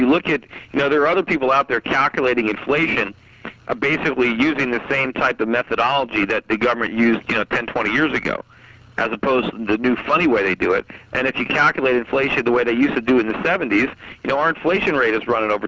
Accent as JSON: {"language": "English", "country": "United States", "said": "I mean, my kid's American. I am an American."}